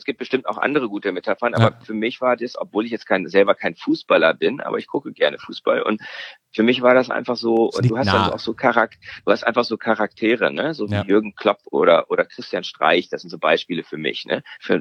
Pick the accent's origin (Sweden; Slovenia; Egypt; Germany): Sweden; German is a second language; Ich als Schwede